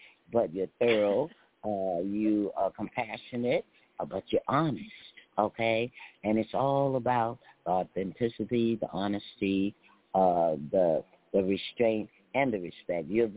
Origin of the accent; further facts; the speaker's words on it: the South, United States; I'm not Martha Stewart over here. But I'm from the South